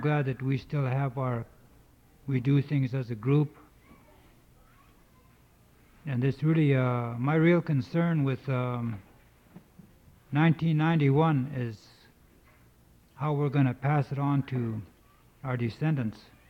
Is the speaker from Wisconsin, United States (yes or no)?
no; Stevens Village, Alaska, United States; born there; I was born in Stevens Village.